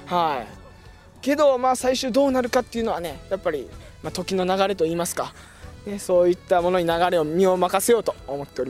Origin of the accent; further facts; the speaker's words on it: Wakayama, Japan; 僕出身は和歌山県です。